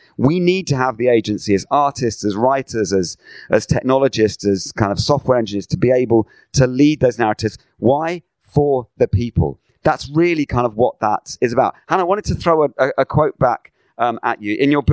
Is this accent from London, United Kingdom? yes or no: no; Sheffield, Yorkshire and the Humber, United Kingdom; accent: Yorkshire; As you can tell from my broad Yorkshire accent, I was born in Sheffield. But I spent the first few years of my life in a mining village.